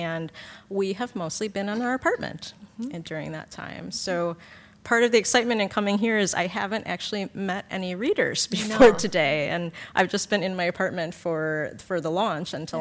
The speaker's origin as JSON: {"language": "English", "town": "Oak Park", "region": "Illinois", "country": "United States", "tie": "born or raised there", "said": "I grew up in Oak Park, a western suburb of Chicago."}